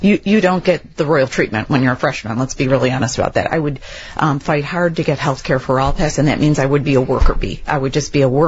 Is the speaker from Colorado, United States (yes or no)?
no; Palos, Illinois, United States; also born or lived in Beverly; I was born in Beverly, grew up in Palos, and I now live in Grange.